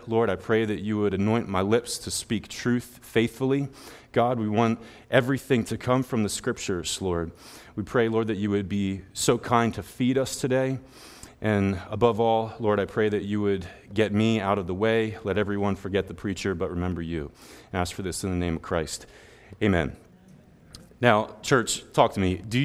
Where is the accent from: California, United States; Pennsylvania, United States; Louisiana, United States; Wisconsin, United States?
Pennsylvania, United States; Birdsboro; come all the way to my hometown in Birdsboro, pick me up, take me here to church